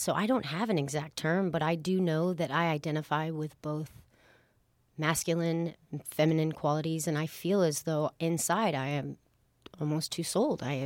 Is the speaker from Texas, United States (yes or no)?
yes; Texas, United States; born and raised in Texas, just grew up, you know, Hamby Church of Christ and very Southern Baptist ways.